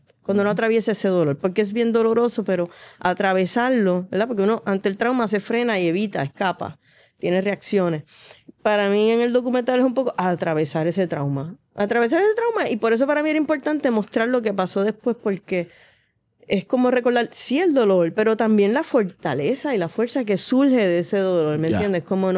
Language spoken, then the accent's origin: Spanish; Puerto Rico; Y yo soy puertorriqueña y he visto muchos momentos de nuestra historia.